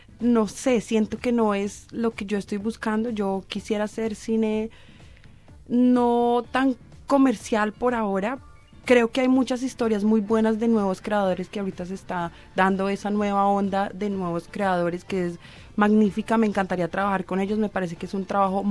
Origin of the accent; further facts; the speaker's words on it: Colombia; now in Australia; yo soy la única colombiana